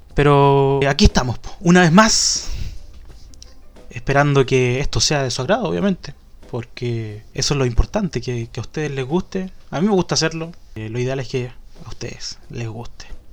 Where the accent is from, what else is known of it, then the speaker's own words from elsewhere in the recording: Santiago, Santiago Metropolitan Region, Chile; now in Chillán Viejo, Chile; viviendo en Chillán Viejo, ya no soy un santiaguino sorprendido, como los memes lo dicen. Ahora soy un casi sureño. Aunque siempre mis raíces estuvieron en el sur.